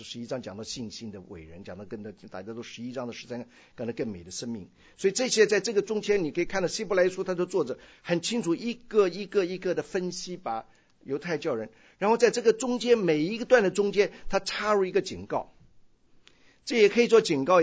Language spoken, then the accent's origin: Chinese; China; 就像我们中国人觉得我们中国人的一些的伦理思想最重要的，这些是根深蒂固的。